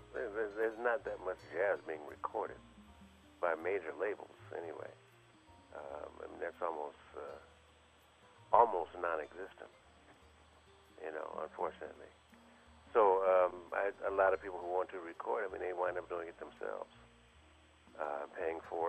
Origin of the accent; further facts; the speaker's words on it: Philadelphia, Pennsylvania, United States; Well, I grew up in Philadelphia, and I started studying piano when I was 6 years old.